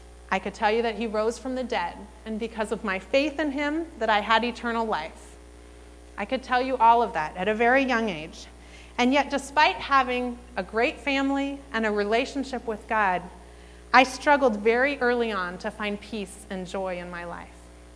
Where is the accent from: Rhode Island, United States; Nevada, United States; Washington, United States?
Washington, United States; Federal Way; I did not grow up in Ur of the Chaldees. I grew up in Federal Way. It was a healthy and secure kind of environment.